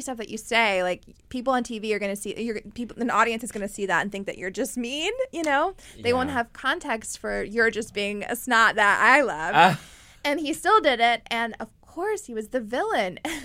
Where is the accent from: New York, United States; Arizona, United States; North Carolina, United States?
North Carolina, United States; accent: North Carolina; And then suddenly it was like my accent. I'm from North Carolina.